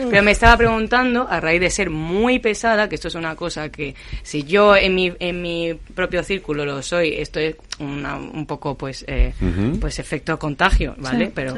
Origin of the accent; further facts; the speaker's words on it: Melilla, Spain; yo soy de Melilla